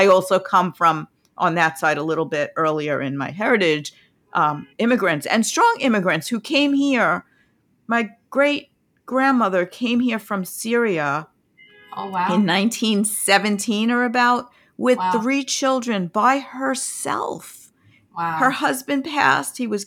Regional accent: New York, United States; now in New Jersey, United States; We're both in New Jersey now. We're both from New York, and we both now live in New Jersey.

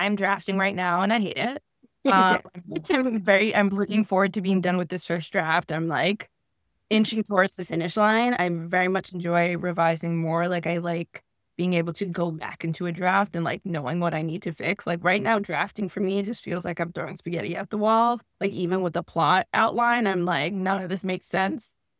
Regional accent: Cuba; So I too, because I'm Cuban, my grandma loved telenovelas.

